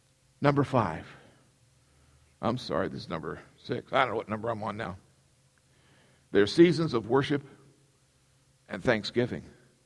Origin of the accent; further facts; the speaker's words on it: Wales, United Kingdom; I know because I'm Welsh and I studied my history.